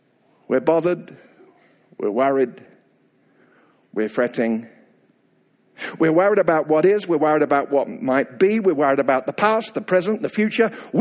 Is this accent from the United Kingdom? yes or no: yes; England, United Kingdom; now in United States; And I go back to England about every 8 weeks for ministry purposes and also to get my accent refurbished. Because I've discovered after many years living in this wonderful country that Americans are irrationally kind to British people.